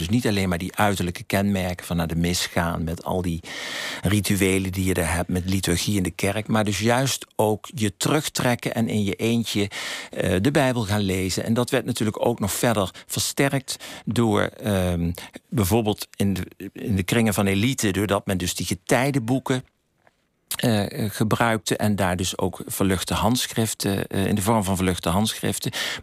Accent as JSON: {"language": "Dutch", "region": "Limburg", "country": "Netherlands", "tie": "born or raised there", "also_born_or_lived": "Nijmegen", "said": "ik ben opgegroeid in Limburg, voor de goede orde. Ik ben in Nijmegen geboren, dus voor de Limburgers ben ik geen echte. Maar ik voel me wel verwant met die provincie, omdat ik mijn hele jeugd er heb doorgebracht."}